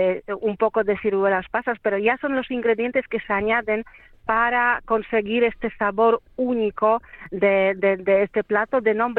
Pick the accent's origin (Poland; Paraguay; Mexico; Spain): Poland; Warsaw, Masovian Voivodeship; Spanish is a second language; yo voy a tirar por mi ciudad natal, o sea, por Varsovia